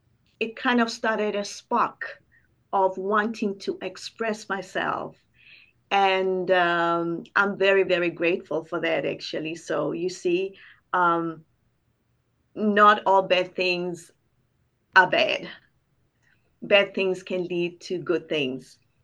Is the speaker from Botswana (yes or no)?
yes; Botswana; a touch of amapiano because I'm from Botswana, and the South African music has always meant a whole lot to me, and I grew up with it.